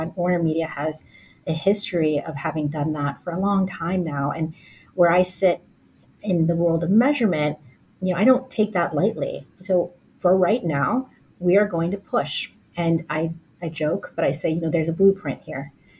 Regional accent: Indiana, United States; moved away as an adult; now in New York, United States; I'm from Indiana originally. I moved to New York in the early 2000s.

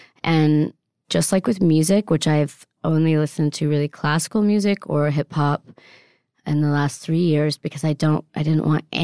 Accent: Italy; And I don't know if it's because I grew up in Italy, but speaking with my hands, that's how I express myself more

